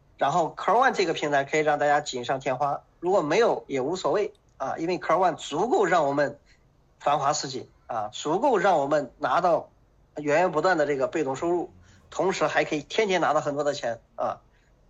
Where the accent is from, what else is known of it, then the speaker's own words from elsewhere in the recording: Zhengzhou, Henan, China; 我是来自河南郑州的